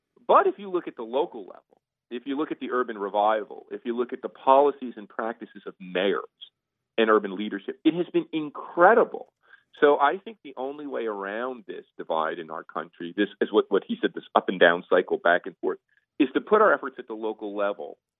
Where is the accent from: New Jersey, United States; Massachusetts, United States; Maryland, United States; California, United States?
New Jersey, United States; also born or lived in Newark; like the neighborhood I was born into in Newark, the neighborhood I grew up into in a suburb in New Jersey of a working class factory working father